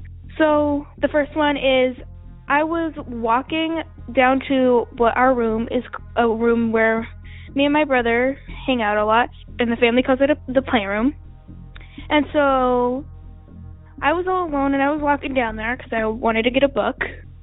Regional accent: Phoenix, Arizona, United States; I'm from Phoenix, Arizona

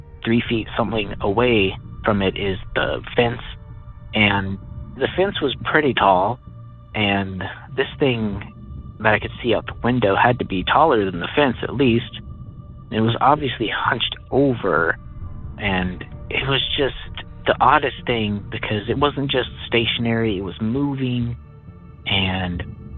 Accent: Michigan, United States; from Michigan, but my story is coming from Lubido, California.

